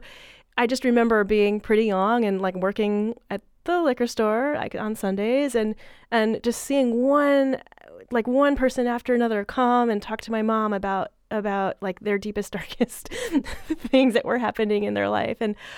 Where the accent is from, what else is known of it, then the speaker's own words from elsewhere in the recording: California, United States; I think so much of that is connected to growing up in the Bay Area and having a family of activists and liquor store owner therapists.